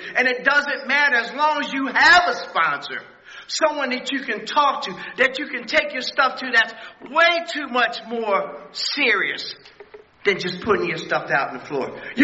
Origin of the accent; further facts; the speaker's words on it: Tokyo, Japan; now in United States; June 27, 1956, I was born and raised in Tokyo, Japan.